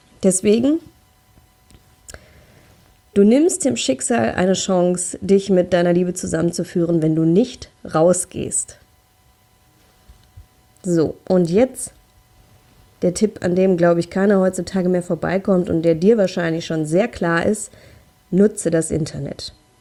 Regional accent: Essen, North Rhine-Westphalia, Germany; Also ich komme hier aus dem Ruhrgebiet, wir haben hier in Essen Frauenpartys

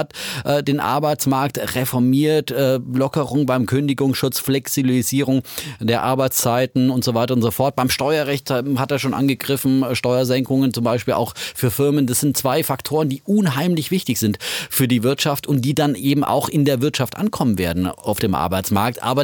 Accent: Bavaria, Germany; muss ich als Franke einfach nochmal so betonen

